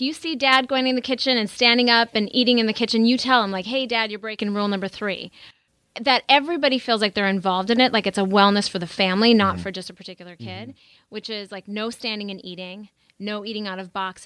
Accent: North Dakota, United States; I mean, I grew up in the Midwest in North Dakota

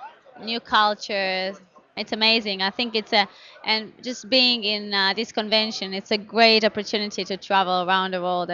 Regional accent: Israel; English is a second language; moved away as an adult; now in Chicago, United States; I born and raised in Israel till I was 18, and then I served the Israeli army. When I was 21, I left Israel. I actually came to Chicago.

